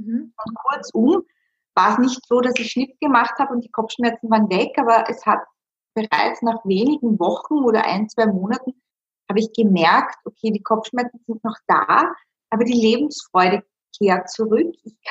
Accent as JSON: {"language": "German", "region": "Styria", "country": "Austria", "moved": "as an adult", "lives_now": "Vienna, Austria"}